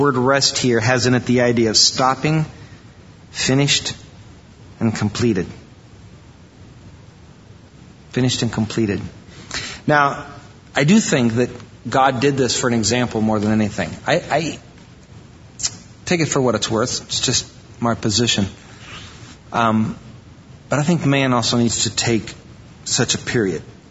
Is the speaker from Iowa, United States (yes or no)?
yes; Iowa, United States; I was from Iowa, so yeah. That was moving up, you know, out of Iowa to Wisconsin. You know, there's no place to go but up when you're from Iowa.